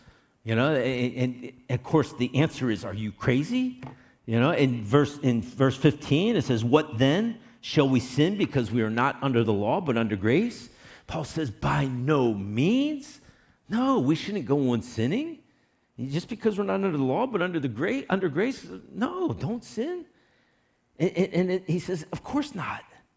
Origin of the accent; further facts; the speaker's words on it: Baltimore, Maryland, United States; I'm from Baltimore, Maryland, and I love my crabs.